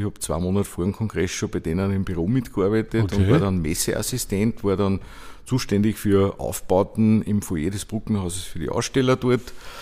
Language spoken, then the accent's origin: German; Linz, Upper Austria, Austria; ich bin ein Urlinzer, ich bin in Linz geboren, in Linz im Kindergarten und in die Schule gegangen, habe in Linz studiert